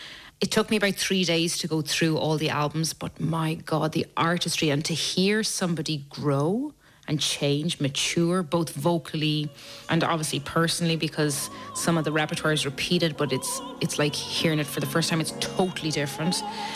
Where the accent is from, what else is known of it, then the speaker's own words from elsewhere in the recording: Ireland; I think as an Irish person, it's so, so funny because the details are perfect.